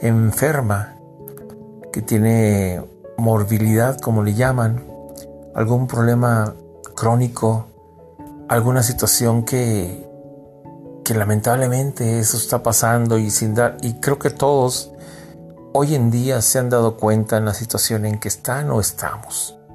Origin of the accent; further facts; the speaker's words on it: Peru; Hasta parecemos peruanos, ¿eh? Porque así somos muchos peruanos